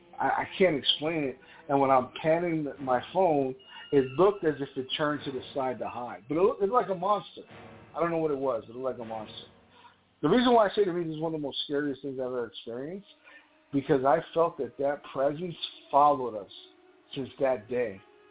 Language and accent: English; New York, United States; I'm from New York. I don't play with bears.